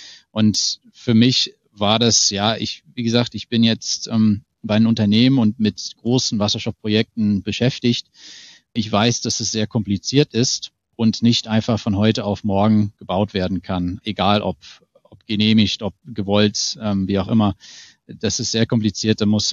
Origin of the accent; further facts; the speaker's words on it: Hamilton, Ontario, Canada; German is a second language; ich komme, wie gesagt, aus Ontario, da also aus die Ecke von Hamilton